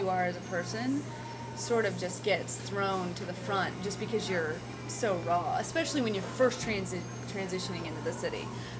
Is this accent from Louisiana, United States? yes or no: no; Mississippi, United States; And songs about growing up in Mississippi, that's always kind of been, you know, those images of that place has always been a theme.